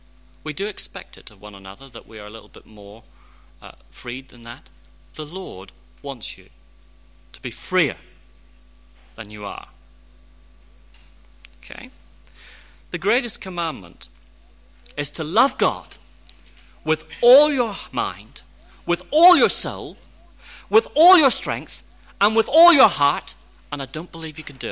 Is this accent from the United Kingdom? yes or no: yes; United Kingdom; I'm frightened to kiss. I'm British.